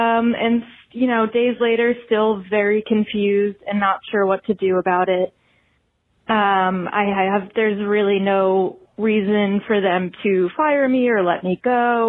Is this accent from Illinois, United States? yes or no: no; Philadelphia, Pennsylvania, United States; now in Pittsburgh, United States; I'm an optician in Pittsburgh, Pennsylvania. I love hearing Andy talk about Pittsburgh and Philly. I grew up in Philly.